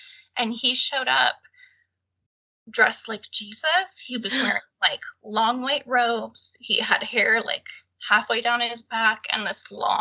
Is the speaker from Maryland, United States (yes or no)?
no; Minnesota, United States; I grew up in Minnesota and they were just right across the border in Wisconsin.